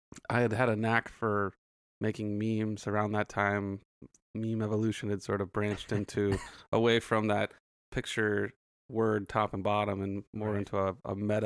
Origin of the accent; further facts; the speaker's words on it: Saugus, California, United States; So I'm originally from Santa Clarita.